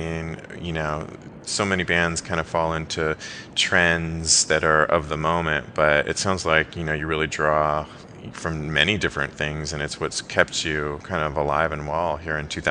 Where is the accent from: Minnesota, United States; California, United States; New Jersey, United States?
California, United States; San Francisco; now in New York, United States; You're going to be in my hometown in San Francisco on June 3rd.